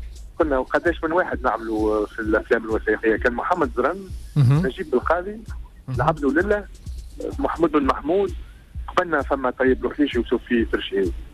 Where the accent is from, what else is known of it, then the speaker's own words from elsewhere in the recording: Tunisia; مسؤوليتي كانسان مواطن تونسي